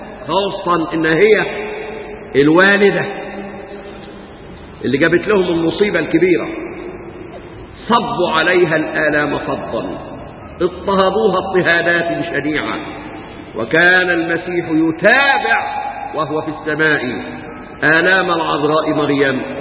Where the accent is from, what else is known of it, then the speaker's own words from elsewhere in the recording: Egypt; في بلدنا مصر